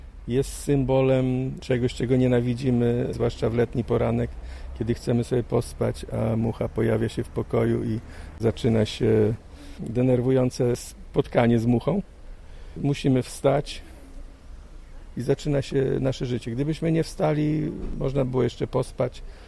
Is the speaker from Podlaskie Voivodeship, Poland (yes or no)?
no; Trzebicz, Lubusz Voivodeship, Poland; moja rodzinna miejscowość koło Drezdenka, Trzebicz